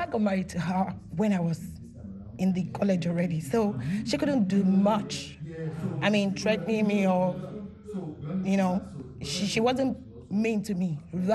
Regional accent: Nigeria; Growing up in Nigeria, I've seen a lot of that.

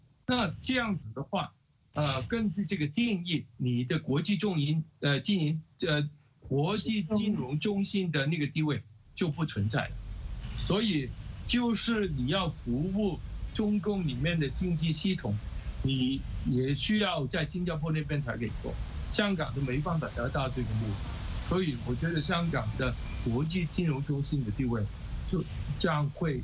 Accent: Guangdong, China; 又变成我们广东人说的那种糖水滚糖鱼、黄水滚黄鱼

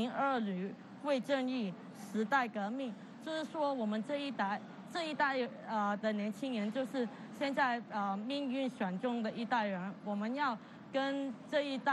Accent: Hong Kong; 我们香港人是不会这么容易的 屈服在这一个环境底下

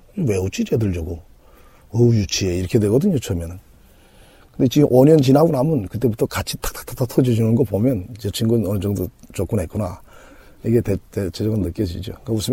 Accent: Pyongyang, North Korea; now in South Korea; 어차피 저의 정체성이라는 것은 북한이고 또 고향은 평양이니까

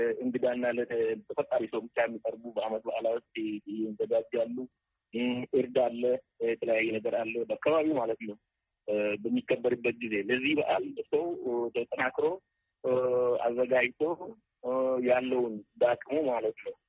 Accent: Oromia, Ethiopia; አሁን ለምሳሌ እኔ ተወልጄ ባደኩበት ወዳ ብሉቅ አካባቢ ኢሬቻ ይከበራል።

